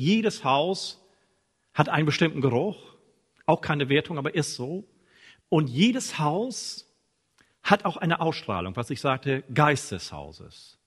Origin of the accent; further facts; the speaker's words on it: Lower Saxony, Germany; now in Hamburg, Germany; wohne seit 7,5 Jahren hier in Hamburg, aber ihr merkt an der Sprache, zwar Norddeutscher, aber eigentlich Ostfriese